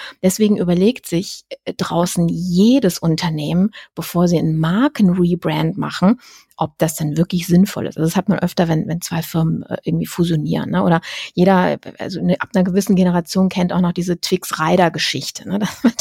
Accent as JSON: {"language": "German", "town": "Düsseldorf", "region": "North Rhine-Westphalia", "country": "Germany", "said": "Ich komme ja aus Düsseldorf"}